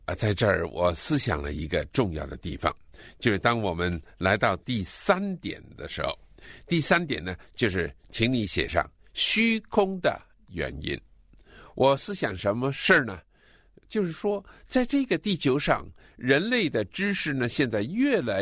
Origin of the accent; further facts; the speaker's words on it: China; born there; 原来我出生在日本人侵略我们中国的那个年头